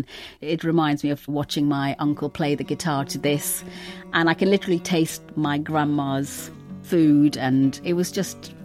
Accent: Mumbai, Maharashtra, India; also born or lived in North India; my childhood in India. I was born in North India and lived in Mumbai.

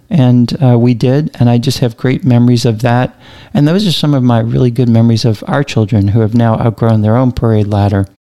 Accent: New Orleans, Louisiana, United States; what are some of your favorite childhood memories growing up in New Orleans? Holidays, Mardi Gras, and what about Marie's and the girls?

